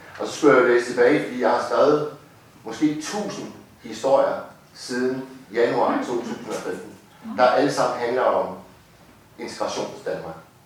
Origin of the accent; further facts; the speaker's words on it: Hirtshals, North Denmark Region, Denmark; det er jo det fine ved Hirtshals, hvor jeg kommer fra